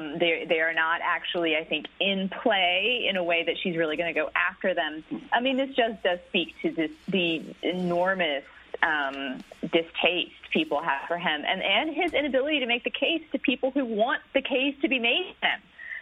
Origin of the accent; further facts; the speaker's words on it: Austin, Texas, United States; The alt-right, I'm from Austin, so I take exception to you calling